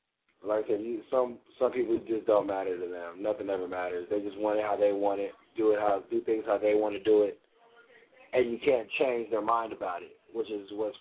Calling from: Las Vegas, Nevada, United States; Like I say, I'm calling from Vegas.

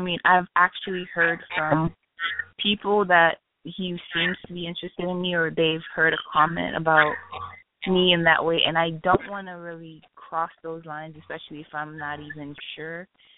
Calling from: Florida, United States; I'm calling from Florida.

